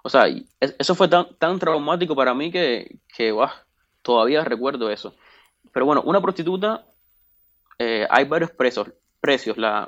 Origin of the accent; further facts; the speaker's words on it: Cuba; a los hospitales que tengo acceso yo como cubano